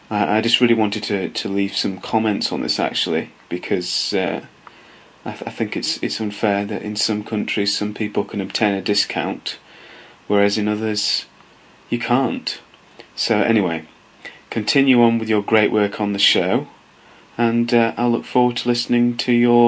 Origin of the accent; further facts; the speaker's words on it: United Kingdom; just because I'm British, I can get a discount